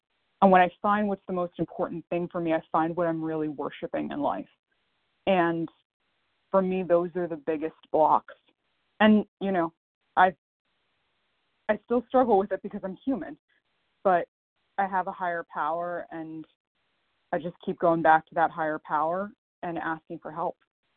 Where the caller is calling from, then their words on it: Pennsylvania, United States; I'm calling from Pennsylvania.